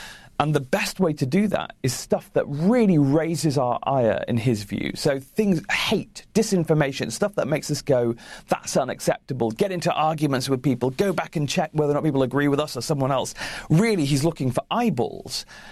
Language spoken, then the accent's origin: English; United Kingdom; We do have a British office as well, and clearly I'm British.